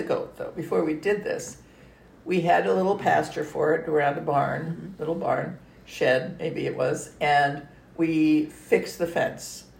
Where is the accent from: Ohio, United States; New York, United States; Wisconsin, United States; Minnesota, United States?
New York, United States; Brooklyn; born and raised in Brooklyn.